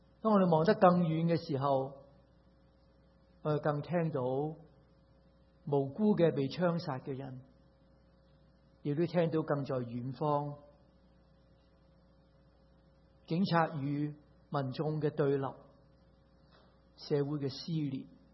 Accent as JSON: {"language": "Cantonese", "country": "Hong Kong", "tie": "born or raised there", "said": "其实我自己在香港长大，在香港来，我 我仲有亲人喺香港，师母都有亲人喺香港"}